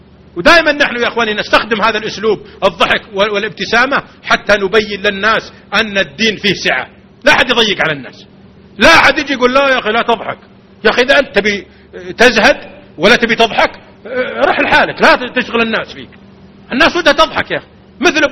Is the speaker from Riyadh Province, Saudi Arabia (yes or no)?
yes; Riyadh, Riyadh Province, Saudi Arabia; عندنا في الرياض عج وغباء